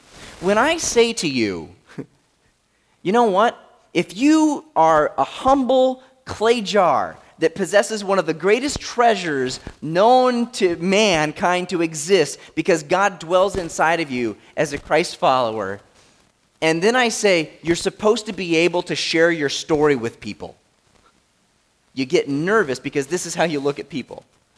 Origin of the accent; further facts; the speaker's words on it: West Virginia, United States; I grew up in West Virginia.